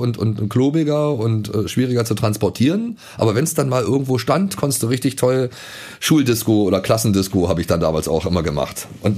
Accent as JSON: {"language": "German", "town": "Potsdam", "region": "Brandenburg", "country": "Germany", "lives_now": "Hamburg, Germany", "said": "weil ich ja sehr nah an der Mauer gewohnt habe in Potsdam, wo ich herkomme."}